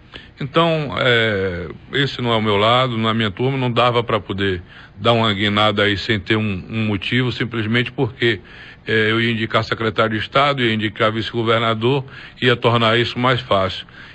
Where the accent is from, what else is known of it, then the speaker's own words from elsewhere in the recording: Bahia, Brazil; o povo da Bahia, povo da minha terra, as pessoas que eu represento sempre foram muito generosas comigo.